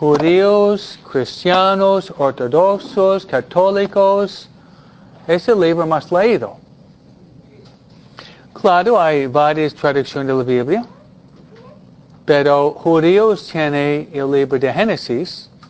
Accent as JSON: {"language": "Spanish", "country": "Mexico", "lives_now": "United States", "said": "nosotros venimos de otro país y es una ofensa contra nosotros porque nosotros venimos de América Latina, México, muchos estamos aquí"}